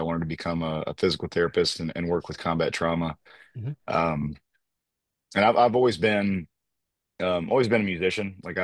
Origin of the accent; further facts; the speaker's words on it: South Carolina, United States; also born or lived in Louisiana; So I was born in Louisiana. Okay. I was raised in South Carolina. My dad was in the Air Force, so I was born at Barksdale Air Force Base in Louisiana.